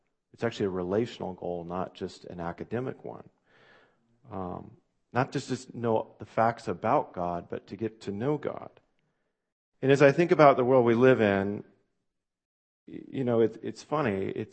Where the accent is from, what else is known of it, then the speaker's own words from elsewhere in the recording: West Salem, United States; And as a little kid growing up in West Salem, I went to an Awana's program at the church that my grandparents and my aunts and uncles and cousins were all a part of.